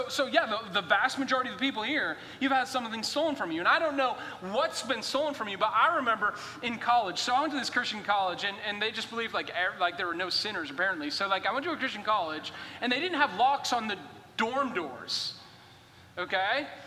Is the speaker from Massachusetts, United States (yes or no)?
yes; Boston, Massachusetts, United States; I had to get to the bank because I was from Boston and the bank that I used down there wasn't back home.